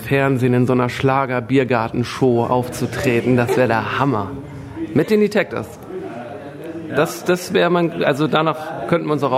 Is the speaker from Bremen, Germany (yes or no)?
no; Neumünster, Schleswig-Holstein, Germany; wir kommen ursprünglich aus Neumünster oder sind, nee, nicht direkt aus Neumünster, aber aus dem Umfeld, so sind dort auch sozialisiert durch die AJZ, also die Aktion Jugendzentrum dort